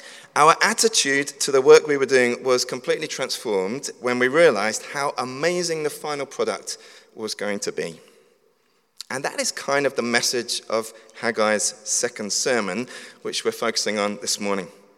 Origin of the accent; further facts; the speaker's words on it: London, United Kingdom; I grew up in London, and between the ages of 9 and 11, I spent my Saturday mornings at this music program